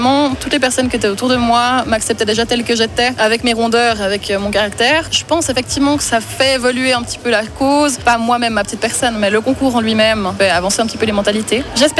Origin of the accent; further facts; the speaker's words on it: La Chaux-de-Fonds, Neuchâtel, Switzerland; j'ai 27 ans, je viens de Chaux-de-Fonds